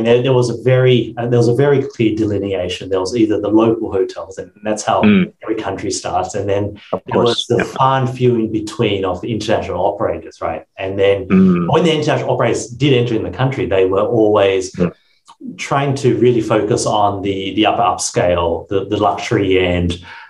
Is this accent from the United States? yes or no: no; Australia; accent: Australian; That's true. I'm Vietnamese by ethnicity, but Australian by nationality.